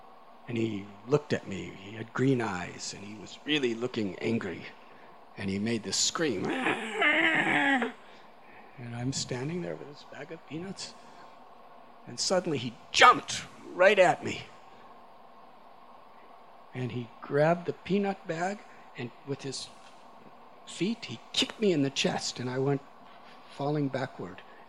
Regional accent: United States; And because I was from America, 1 rupee in those days was, there was 8 rupees to a dollar in those days.

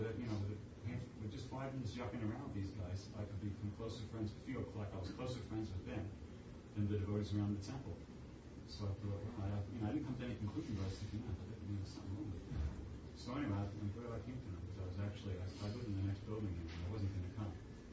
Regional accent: United States; This is one thing I like about Australia, that even though I'm an American, I think I have bad karma with Americans or something like that.

